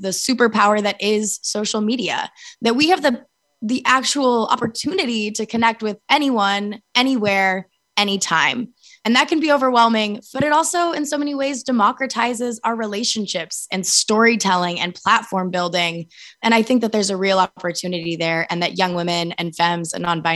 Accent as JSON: {"language": "English", "region": "Arizona", "country": "United States", "tie": "born or raised there", "said": "pushing for better sex education in my hometown in Arizona"}